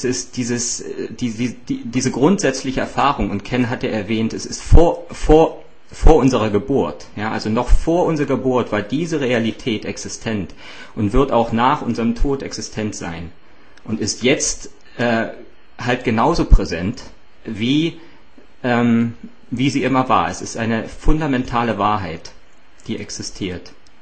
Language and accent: German; East Germany, Germany; Ich bin eigentlich als Atheist groß geworden in Ostdeutschland. Also eine göttliche Dimension gab es eigentlich gar nicht. Ja, ich bin unglaublich materiell erzogen worden.